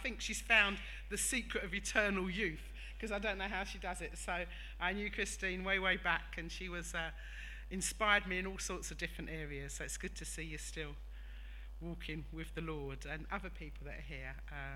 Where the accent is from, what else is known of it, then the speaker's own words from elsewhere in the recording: Antigua & Barbuda; born there; My dad was from the West Indies, from Dominica, and I was born in Antigua. And then I married a Nigerian